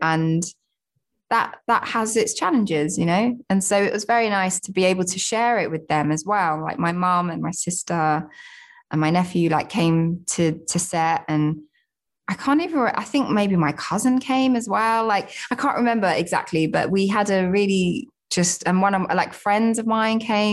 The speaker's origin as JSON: {"language": "English", "town": "Southend-on-Sea", "region": "East of England", "country": "United Kingdom", "tie": "born or raised there", "lives_now": "London, United Kingdom", "said": "I'm not like native to London. I grew up just outside in Southend-on-Sea in Essex, but I have lived in London for many years. Like a lot of my family are from London. So I've grown up in and out of London"}